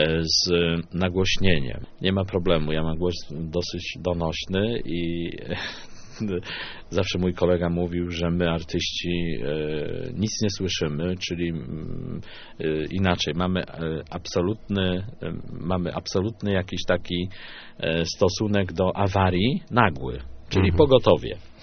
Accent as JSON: {"language": "Polish", "town": "Leszno", "region": "Greater Poland Voivodeship", "country": "Poland", "tie": "born there", "said": "Ja się urodziłem w Lesznie na Słowiańskiej 48. … literata."}